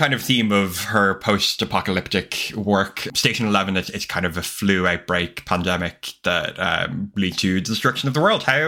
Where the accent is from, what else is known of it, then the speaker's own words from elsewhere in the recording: Ireland; as an Irish viewer of the movie, it makes it somewhat an interesting thing